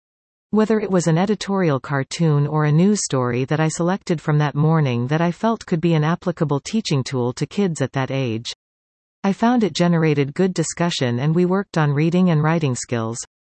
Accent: Glen Huron, Ontario, Canada; I live on my family farm in Glen Huron. I was born and raised there. From kindergarten to grade 8, I was at Duntroon Central Public School. From there, I went to Collingwood Collegiate Institute.

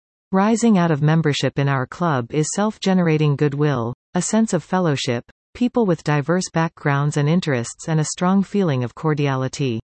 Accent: Barrie, Ontario, Canada; born there; even though I was born in Barry, with lots of contacts through my business

